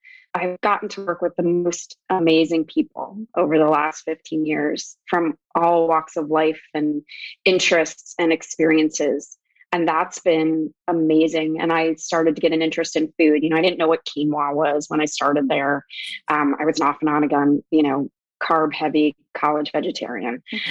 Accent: Midwest, United States; also born or lived in New York; I feel like I'm a New York girl in my heart in some ways, even though I grew up in the Midwest.

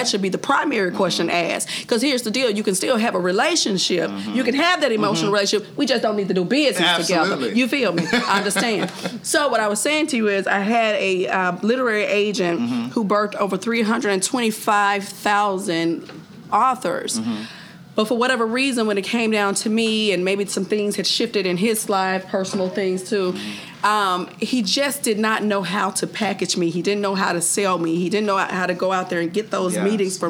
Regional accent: Memphis, Tennessee, United States; Are just, I'm from Memphis, Tennessee, honey.

